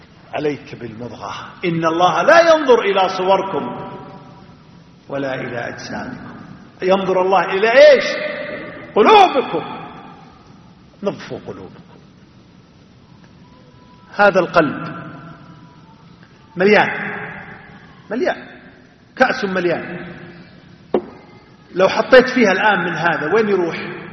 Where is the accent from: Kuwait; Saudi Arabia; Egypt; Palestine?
Saudi Arabia; Najd; مثل عندنا في نجد يقول حوقت يا الرفلة وكليه